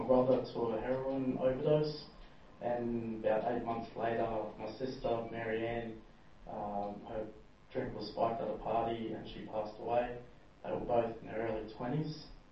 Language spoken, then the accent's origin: English; Melbourne, Victoria, Australia; born there; I was born in Melbourne. My father's family are from Yorta Yorta. Your tribe, my mum's family is Wiradjuri.